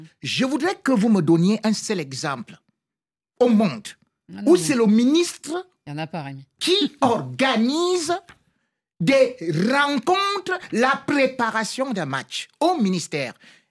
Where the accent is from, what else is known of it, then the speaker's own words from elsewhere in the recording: Cameroon; Malheureusement, en tant que Camerounais